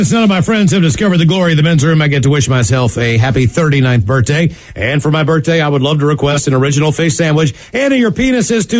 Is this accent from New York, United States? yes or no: yes; New York, United States; born there; also born or lived in Hagerstown, Maryland / West Virginia; I was born in Western New York, lived much of my life in Hagerstown, Maryland, went to college in West Virginia, then moved here 5 years ago.